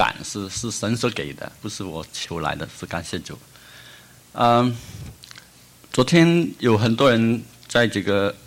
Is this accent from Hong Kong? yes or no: yes; Hong Kong; also born or lived in Liuzhou, China; 我是中国大陆出生的，在香港长大。我生在广西柳州，就是棺材木很出名的地方。